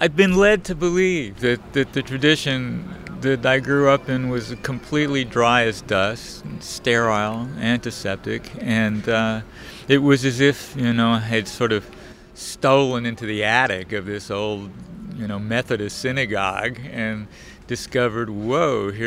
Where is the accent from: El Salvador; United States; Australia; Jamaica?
United States; the South; You know, I grew up in the South.